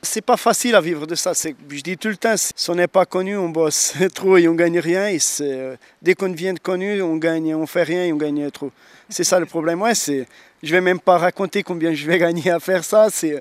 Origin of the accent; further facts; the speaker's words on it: Portugal; French is a second language; je suis ici, je suis un immigrant, je suis portugais.